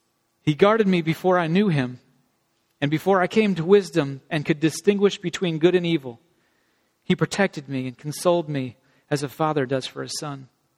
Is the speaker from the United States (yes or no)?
no; Ireland; I didn't know there was Irish pirates. I'm Irish, and I didn't know there was such a thing.